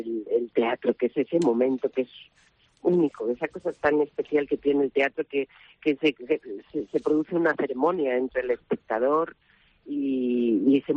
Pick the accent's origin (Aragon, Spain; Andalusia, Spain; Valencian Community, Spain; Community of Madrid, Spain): Valencian Community, Spain; Valencia; Estoy feliz de estar ahí en mi tierra, en Valencia.